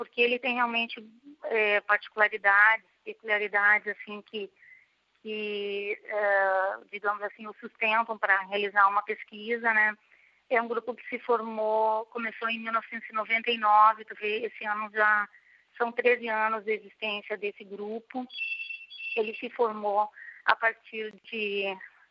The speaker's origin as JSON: {"language": "Portuguese", "region": "Rio Grande do Sul", "country": "Brazil", "said": "sou do Rio Grande do Sul. Quando fui para Botucatu"}